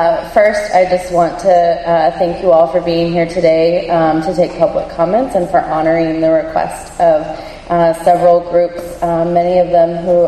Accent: Texas, United States; now in Springfield, United States; This wasn't on my testimony, but I'm from Texas, and Massachusetts, y'all trying to do some Texas-style environmental stuff, and it's not cool.

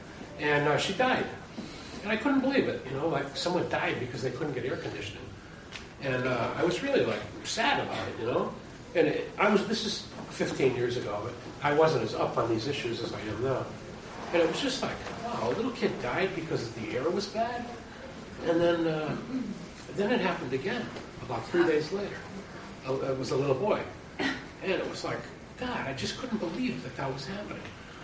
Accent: Springfield, Massachusetts, United States; from Springfield, and I've been in Massachusetts my whole life

